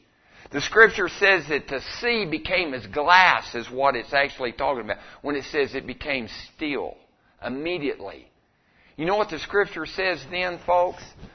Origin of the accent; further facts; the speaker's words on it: Artesia, New Mexico, United States; I'm from Artesia, New Mexico, and we just kind of had a rough upbringing over there